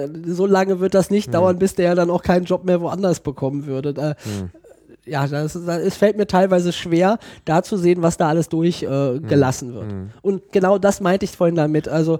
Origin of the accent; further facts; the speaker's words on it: Berlin, Germany; weil wir als Berliner, wir haben einen Ruf und wir pflegen ihn.